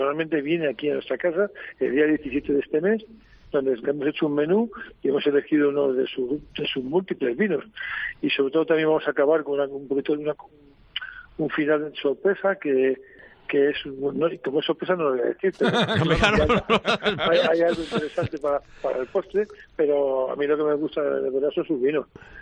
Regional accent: Community of Madrid, Spain; Yo, como muy madrileño que soy

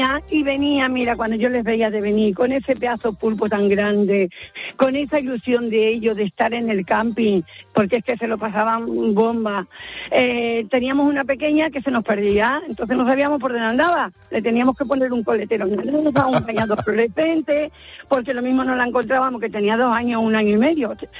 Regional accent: Cádiz, Andalusia, Spain; yo soy de Cádiz, pues nos fuimos allí, vivíamos en el norte

